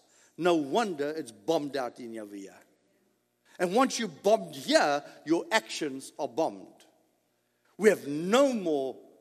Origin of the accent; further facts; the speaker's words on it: United States; I'm an American.